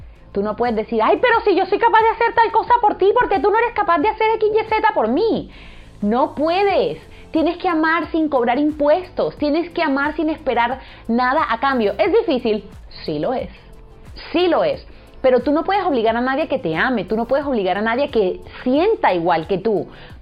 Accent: Colombia; ambas somos mamás, ambas somos colombianas

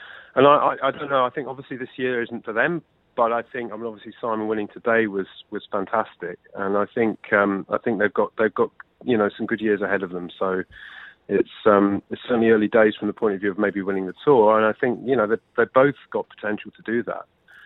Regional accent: United Kingdom; I hate to say this, obviously, as a British sports journalist

